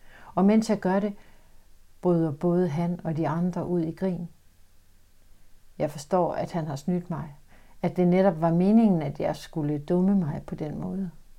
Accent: Ikast, Central Denmark Region, Denmark; Ikast, 1971. Jeg står i køkkenet i mit barndomshjem. Jeg er 8 år gammel.

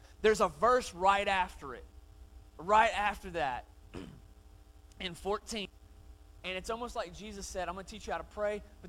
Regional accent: Atlanta, Georgia, United States; I grew up in Atlanta. ATL, Hotlanta, home of Chick-fil-A and Coca-Cola. I feel like I got to say that every time. I grew up in Atlanta, right?

